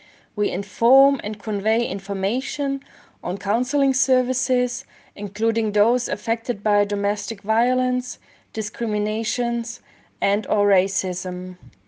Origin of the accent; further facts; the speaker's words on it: Germany; now in Berlin, Germany; I'm from Germany. I speak English and German.